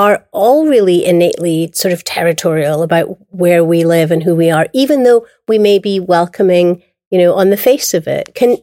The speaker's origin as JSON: {"language": "English", "region": "Scotland", "country": "United Kingdom", "moved": "as an adult", "lives_now": "Hawaii, United States", "said": "when I first came to Hawaii, everybody would say to me, oh, I'm Scottish. And I would be like, you are? And I'd be so excited. And then they would do something and I'd think, you have no idea. You've never even been to my country."}